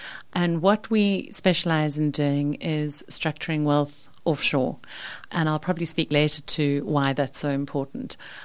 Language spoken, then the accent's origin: English; Eastern Cape, South Africa; also born or lived in London; And I grew up in the Eastern Cape. Finished school at Kingswood College in Grahamstown. So I was there. The reason for my Pansy accent is my family's originally from Natal